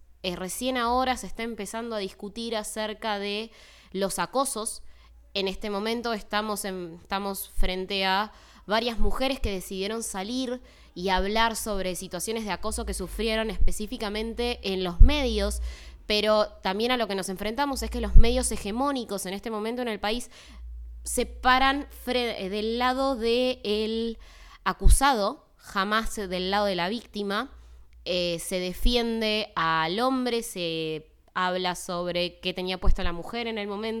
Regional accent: Argentina; soy de Argentina, hago podcast desde hace 2 años

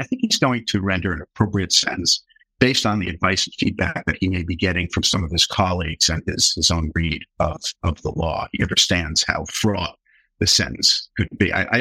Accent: New York, United States; Yeah, you know, look, he's a New York judge. I'm from New York.

